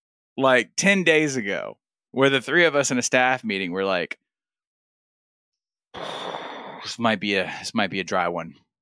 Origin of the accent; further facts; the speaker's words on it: Georgia, United States; they're like, oh, you're from Georgia. You don't ever sound like it. Sometimes I can't. I've tamped down my accent for a long time.